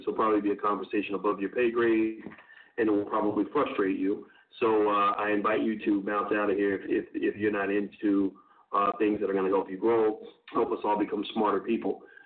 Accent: Louisville, Kentucky, United States; It's 100 miles from my hometown of Louisville.

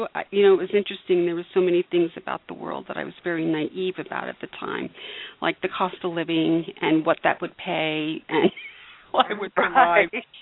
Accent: Malvern, Pennsylvania, United States; I was born in Philadelphia area, Pennsylvania, and raised in a little town 35 miles southwest of Philadelphia, Malvern, Pennsylvania.

